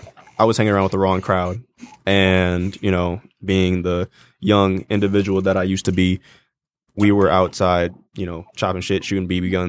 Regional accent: Bronx, New York, United States; moved away; Honestly, I'm originally from Bronx, New York. So growing up out there and moving to here.

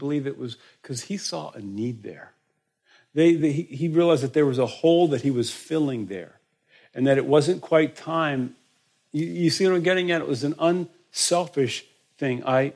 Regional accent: Maryland, United States; moved away; Now, I'm from Maryland, okay? I fled the East Coast in 84, okay?

